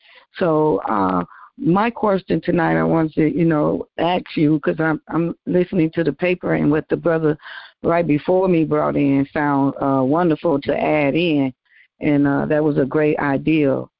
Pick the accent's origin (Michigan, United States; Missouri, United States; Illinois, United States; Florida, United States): Michigan, United States; Detroit; I'm from Detroit, Michigan. State of Michigan.